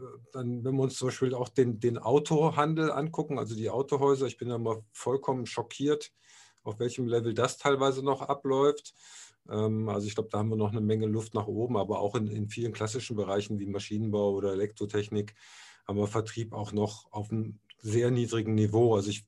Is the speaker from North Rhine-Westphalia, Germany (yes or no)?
yes; Eschweiler, North Rhine-Westphalia, Germany; Also ich bin ja in Aachen groß geworden